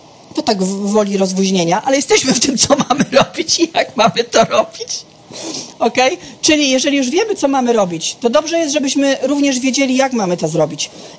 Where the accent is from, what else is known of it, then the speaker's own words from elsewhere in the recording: Silesian Voivodeship, Poland; ja też jestem niestety pół Niemcem, Znaczy niestety, ja to kocham w sobie, pokochałam to. W mojej śląskości jest również bardzo dużo niemieckości